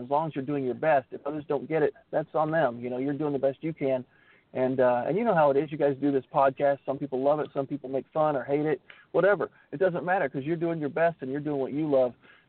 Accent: Midwest, United States; I was a kid from the Midwest and I sucked.

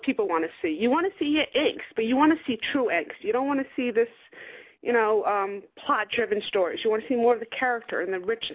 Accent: Peekskill, New York, United States; I'm from Peekskill.

